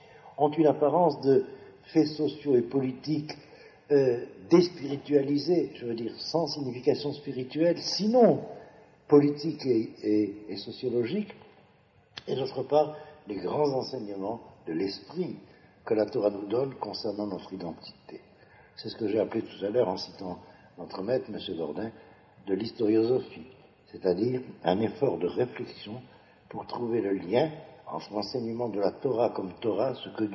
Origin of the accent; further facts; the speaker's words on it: Algeria; born there; first language Hebrew; French is a second language; si je parle français, c'est pas parce que je suis né en France. C'est parce qu'il y a eu un incident dans l'histoire de France, la colonisation de l'Algérie. Je suis dans l'Algérie, alors je parle français parce que le français était en Algérie. Mais en réalité, ma langue, c'est l'hébreu.